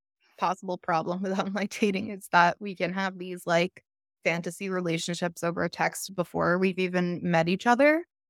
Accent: New Jersey, United States; He grew up on Staten Island. I'm from New Jersey. We're both Italian.

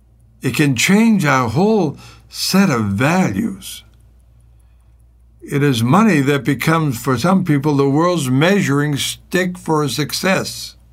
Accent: United States; As an American who loves his country

